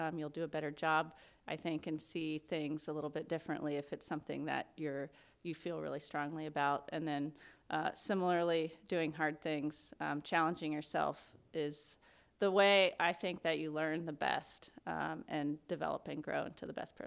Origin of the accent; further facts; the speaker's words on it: Houston, Texas, United States; I grew up in Houston, actually, with NASA right down the road.